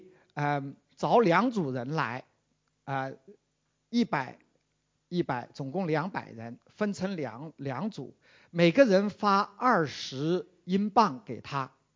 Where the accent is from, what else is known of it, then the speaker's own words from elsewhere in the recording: China; now in Australia; 因为我在澳洲已经32年了哈，然后但是我又是在中国土生土长的